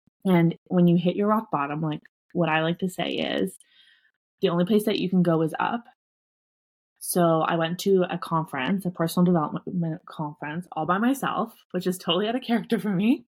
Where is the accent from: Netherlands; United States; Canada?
Canada; I'm actually from Canada. So I live just outside of Toronto in a smaller area just called Oshawa. We've been here for probably 1.5 years.